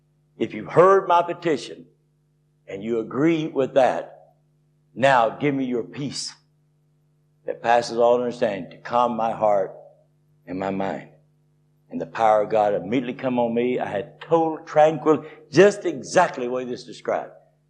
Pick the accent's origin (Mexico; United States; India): United States; Tennessee; now in Florida, United States; I live 600 miles in Florida from where I grew up in Tennessee.